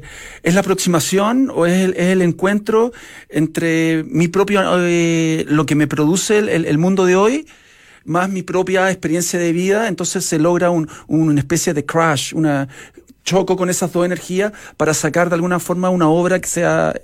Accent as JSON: {"language": "Spanish", "country": "Chile", "tie": "born or raised there", "also_born_or_lived": "Los Angeles, United States", "said": "Nací en Los Ángeles, California. Entonces siempre llegué en el año 78, 79, tengo 46, a Chile"}